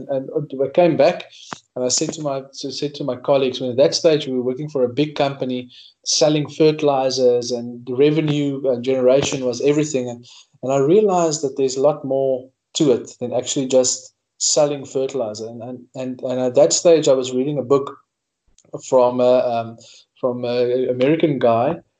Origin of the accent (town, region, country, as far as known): Northern Cape, South Africa; born or raised there